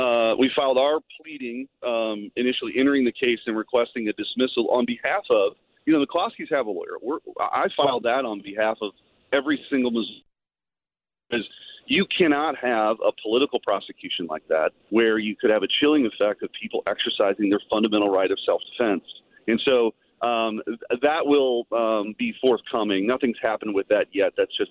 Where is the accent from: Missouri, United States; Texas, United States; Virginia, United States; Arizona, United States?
Missouri, United States; St. Louis; I'm from the St. Louis region. I grew up in the St. Louis region. I care very deeply about what's happening in St. Louis right now.